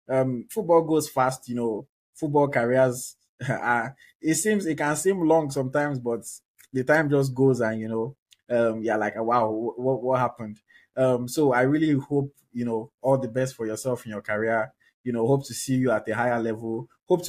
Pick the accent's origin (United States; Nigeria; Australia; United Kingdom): Nigeria; then of course we are going to all be excited as Nigerian fans, because I love to see, I really personally at least, and I know a lot of other Nigerians, we love to see our Nigerian players doing well